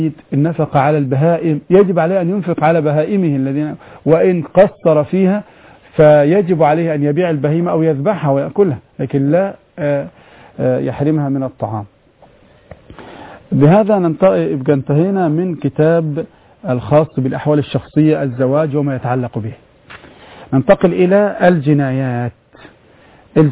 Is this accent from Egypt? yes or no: yes; Upper Egypt, Egypt; يعني عندنا في الصعيد الآن مسألة الثأر